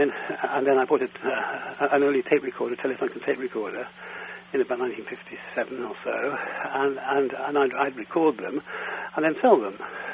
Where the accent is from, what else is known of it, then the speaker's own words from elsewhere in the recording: Nottingham, East Midlands, United Kingdom; also born or lived in Gloucester / Stroud; was born in Gloucester, in the UK, of course, on the 25th of January, 1939. And I was brought up for the first few years in Stroud, a little town in the Cotswolds. And at the age of eight, we moved to Nottingham. And so I spent my formative years in Nottingham.